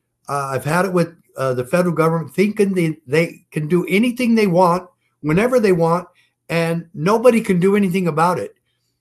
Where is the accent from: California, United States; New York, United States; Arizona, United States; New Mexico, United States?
Arizona, United States; Safford; I grew up in Safford.